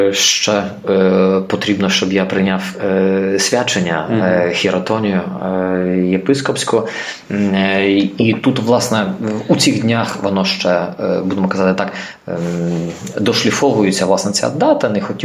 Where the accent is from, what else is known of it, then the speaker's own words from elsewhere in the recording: Odesa, Odesa Oblast, Ukraine; про його свячення на єпископа у Одесі, тобто в моєму рідному місті.